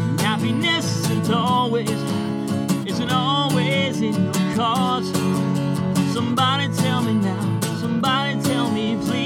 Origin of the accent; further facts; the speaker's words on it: Saco, Maine, United States; I grew up in Saco.